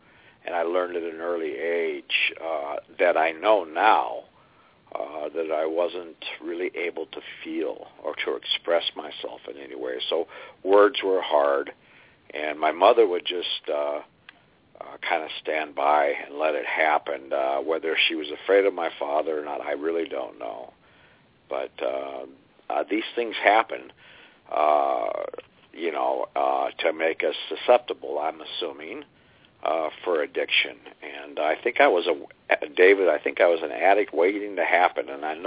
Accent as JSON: {"language": "English", "town": "Spokane", "region": "Washington", "country": "United States", "tie": "born or raised there", "said": "through my time growing up in Spokane, he came to become a captain of the sheriff's office of Spokane County."}